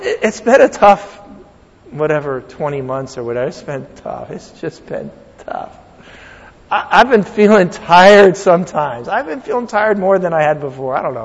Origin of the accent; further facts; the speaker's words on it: New England, United States; now in California, United States; And living here in California, I know I grew up in New England. I like trees.